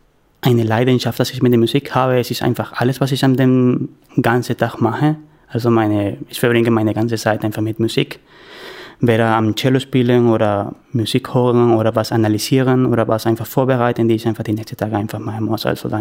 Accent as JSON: {"language": "German", "country": "Venezuela", "second_language": "German", "lives_now": "Cologne, Germany", "said": "ich komme aus Venezuela, ich bin Cellist und bin 31 Jahre alt."}